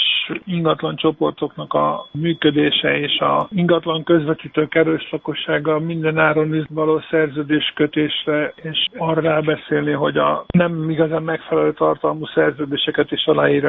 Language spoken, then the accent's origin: Hungarian; Budapest, Hungary; Ugye mi pestiek vagyunk, Budapesten vagyunk